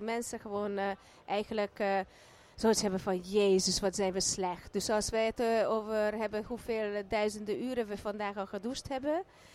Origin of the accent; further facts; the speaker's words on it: Budapest, Hungary; Kijk, dat was toen Oostblok waar ik vandaan kwam. Ik kom uit Budapest.